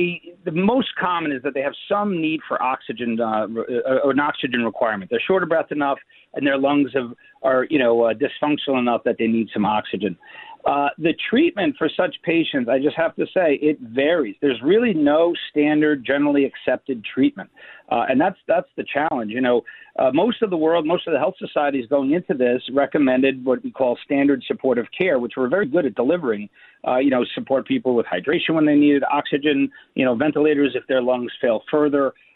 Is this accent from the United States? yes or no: yes; New York City, New York, United States; I took a leave from the university I'm a New Yorker, so I came back home.